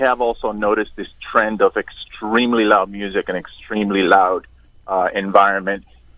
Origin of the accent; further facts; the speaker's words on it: Boston, Massachusetts, United States; We are so blessed being in South Florida that there are so many choices. I'm from Boston originally. We also have a huge dining culture there.